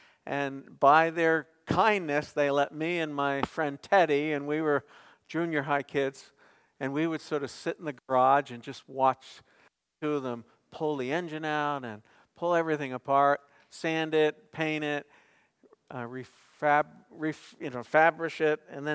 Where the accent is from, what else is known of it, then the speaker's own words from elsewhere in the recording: New Jersey, United States; And I grew up in Jersey. I'm a Jersey boy.